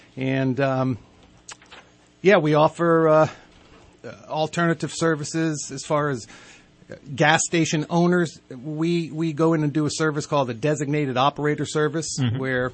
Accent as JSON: {"language": "English", "region": "East Coast", "country": "United States", "lives_now": "California, United States", "said": "I'm a transplant from the East Coast, but I've been out here since 1980. So I am a Californian"}